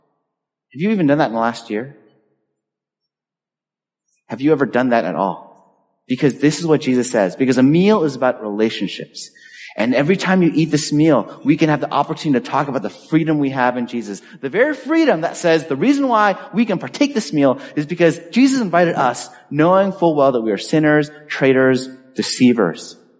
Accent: Medford, Massachusetts, United States; in my hometown of Medford here

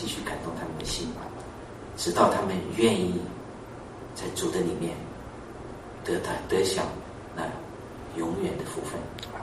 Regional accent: Hunan, China; born there; 那你像我生在那个湖南农村草棚里面

